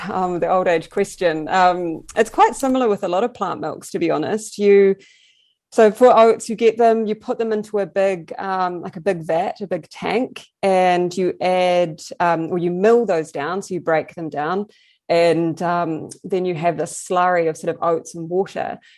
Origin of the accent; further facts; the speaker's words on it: Taranaki, New Zealand; so I'm from Taranaki and, you know, very strong dairy ties there.